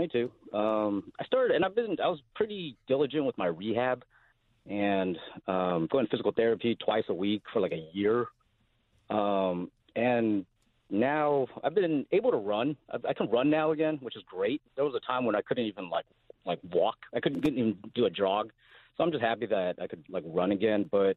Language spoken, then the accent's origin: English; Los Angeles, California, United States; I grew up in L.A. I went to Fairfax High. Wow. I've been here my whole life.